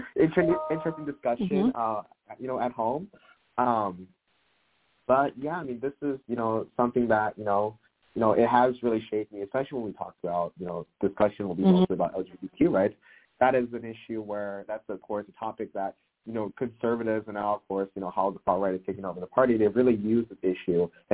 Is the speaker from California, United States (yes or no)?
no; Detroit, Michigan, United States; I was born in Metro Detroit, raised in Metro Detroit, go to school here in Michigan.